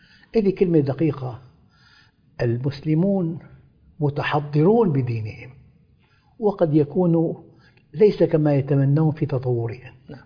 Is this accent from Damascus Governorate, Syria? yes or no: yes; Damascus, Damascus Governorate, Syria; كنت مرة أنا في المغرب وعدت إلى بلدي دمشق سابقا